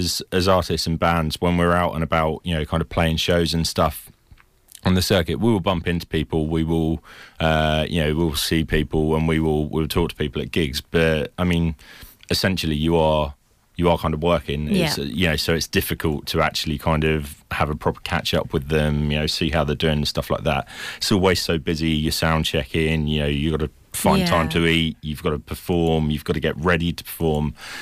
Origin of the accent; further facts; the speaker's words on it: Cambridge, East of England, United Kingdom; coming from Cambridge, it's you know, I think, and growing up in Cambridge